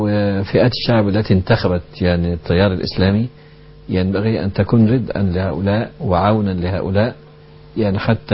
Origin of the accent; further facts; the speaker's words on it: Egypt; احنا كمصريين عاطفيين